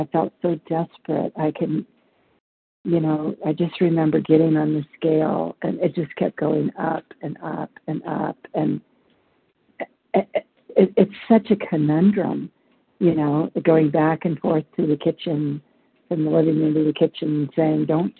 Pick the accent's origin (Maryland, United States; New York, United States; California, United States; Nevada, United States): Nevada, United States; I'm from Nevada, and I am gratefully recovered for today, but not cured.